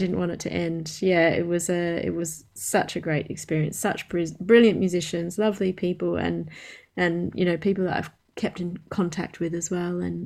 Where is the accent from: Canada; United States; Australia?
Australia; I'm down in Austin, Texas at the moment for South by Southwest. But I live in Australia. I'm from Australia, but I came to Memphis some years ago now, maybe about 2015, I think it was